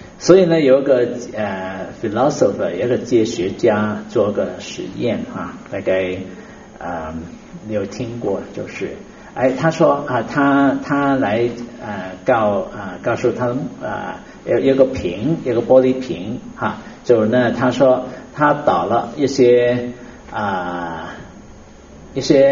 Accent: China; 这个其实我们中国人呢，我们很懂得的，是吗？

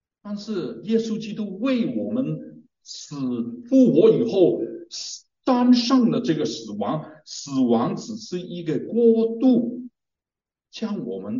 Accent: Guangdong, China; 我是广东人，广东人很怕死，很怕死的

